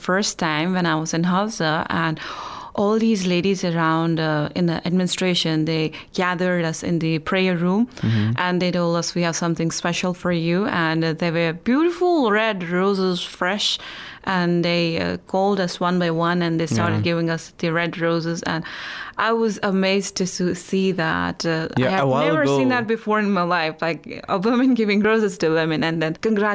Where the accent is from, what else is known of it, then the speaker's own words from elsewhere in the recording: Jammu and Kashmir, India; now in Iran; I come from Kashmir.